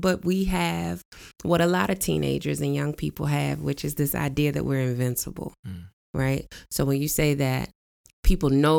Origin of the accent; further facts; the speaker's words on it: United States; I am an American. I mean, what can I do?